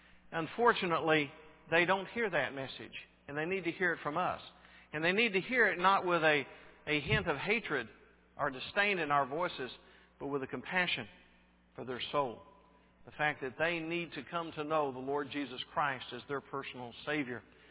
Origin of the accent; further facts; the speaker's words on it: Texas, United States; I'm from Texas, don't do that.